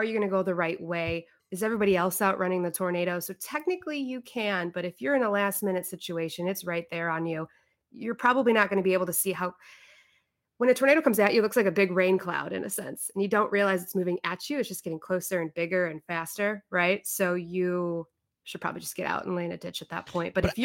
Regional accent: Naperville, Illinois, United States; I grew up in a suburb of Chicago. It was like a southwest suburb, Naperville, Downers Grove area.

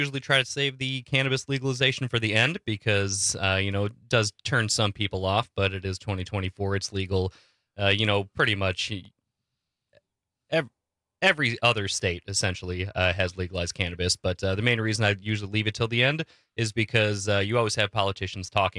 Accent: La Crosse, Wisconsin, United States; now in Madison, United States; La Crosse. I grew up in La Crosse.

